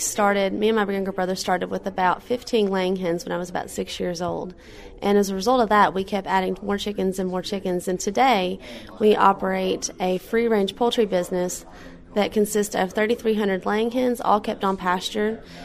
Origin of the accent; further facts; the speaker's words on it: Pleasureville, Kentucky, United States; I grew up in Pleasureville, Kentucky, which is in Shelby County, Kentucky. I went to Shelby County High School, graduated.